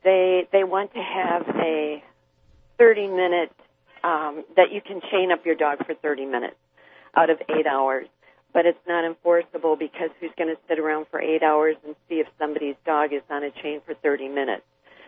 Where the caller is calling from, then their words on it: Tampa, Florida, United States; I'm calling from Tampa.